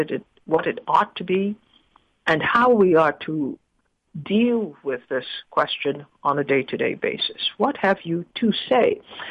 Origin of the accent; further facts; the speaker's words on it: Trinidad & Tobago; when I was growing up in Trinidad, I actually felt like an immigrant in my own country